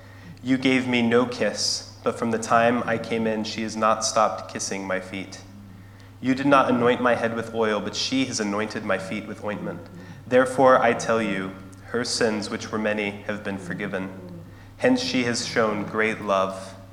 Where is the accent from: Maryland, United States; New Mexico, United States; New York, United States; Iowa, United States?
New Mexico, United States; Albuquerque; born there; I was born in Albuquerque, New Mexico, to a good family with good structures, with an aunt and uncle that lived in town and grandparents that lived in town